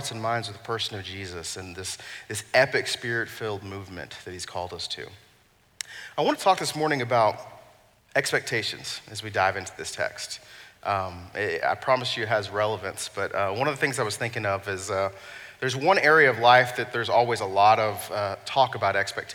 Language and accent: English; Dallas, Texas, United States; This was especially poignant for me when I grew up in Dallas.